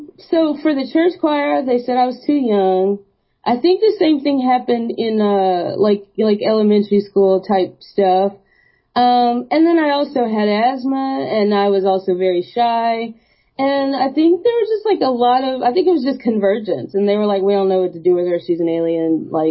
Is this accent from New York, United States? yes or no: no; Athens, Georgia, United States; They were doing a special concert in my hometown in Athens, and my mom took me to that show